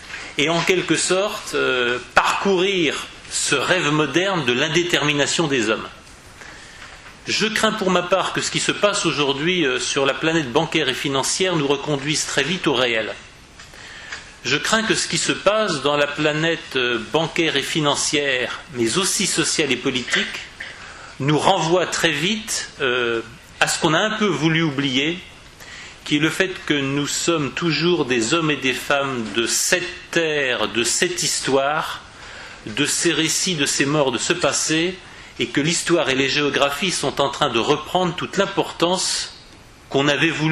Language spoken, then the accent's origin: French; France; et puisque je suis français